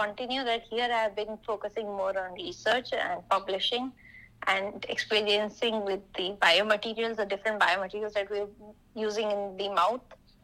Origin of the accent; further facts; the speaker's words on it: India; moved away as an adult; now in United States; So I worked there for a year, and then later I got another job in my hometown. So I came back to my home. And then I started applying to US for my even higher studies.